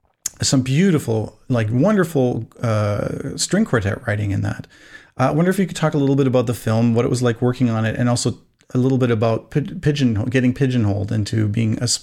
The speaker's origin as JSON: {"language": "English", "country": "Germany", "tie": "born or raised there", "said": "I grew up in Germany"}